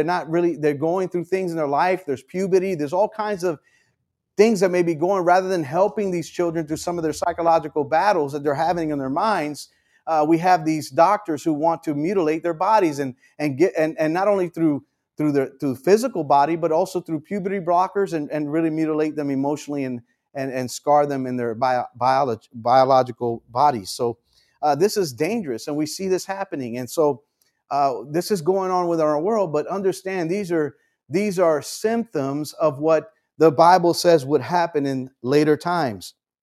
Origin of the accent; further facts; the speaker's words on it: United States; Though specifically, I'm American, so I speak about my current president